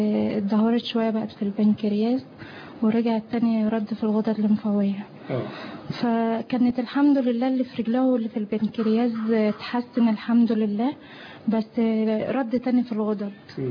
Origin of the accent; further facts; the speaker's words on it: Tanta, Gharbia, Egypt; احنا من طنطا ارياف يعني